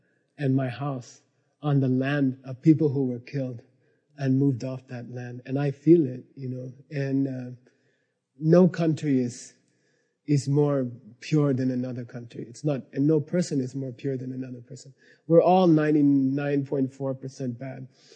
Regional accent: United States; And then I said, I'm from America. We would never do that, you know.

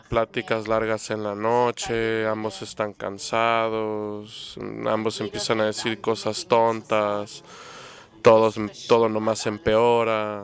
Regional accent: China; Yo vengo de China

